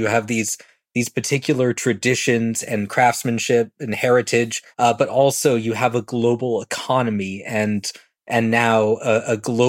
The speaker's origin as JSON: {"language": "English", "town": "San Francisco", "region": "California", "country": "United States", "tie": "born or raised there", "lives_now": "Washington, United States", "said": "San Francisco, my hometown in Los Angeles, Southern California, New York, and DC, where I'm partly based now"}